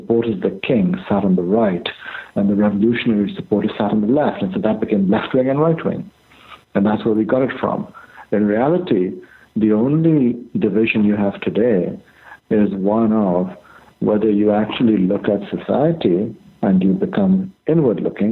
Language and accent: English; India; the gig economy is what I grew up with in India, in effect, in the 1980s.